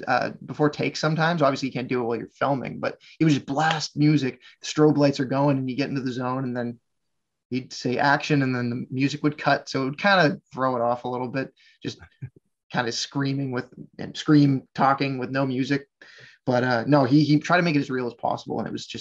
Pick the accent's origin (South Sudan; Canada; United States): Canada; Nova Scotia; I am from Nova Scotia.